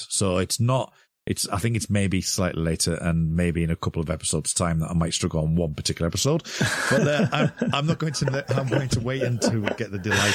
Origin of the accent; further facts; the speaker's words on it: United Kingdom; bearing in mind, we're both British, so, you know, we don't have the same kind of culture as America